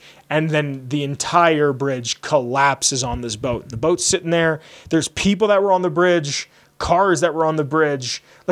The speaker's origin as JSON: {"language": "English", "region": "Pennsylvania", "country": "United States", "tie": "born or raised there", "said": "My hometown, they had to build a new bridge. And they wouldn't keep the old one as a walking bridge, which I never fucking understood."}